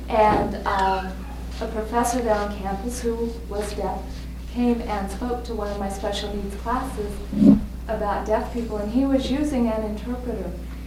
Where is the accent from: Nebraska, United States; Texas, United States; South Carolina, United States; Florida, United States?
Nebraska, United States; and I'm from Nebraska